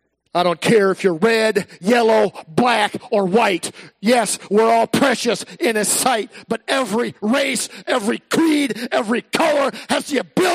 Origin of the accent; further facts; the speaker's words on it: United States; me being white and me growing up in suburban America, USA